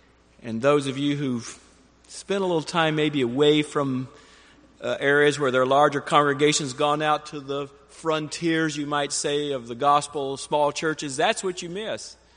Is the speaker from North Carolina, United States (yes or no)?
no; Athens, Alabama, United States; I'm from North Alabama, Athens, went back to a congregation there called Hughes Road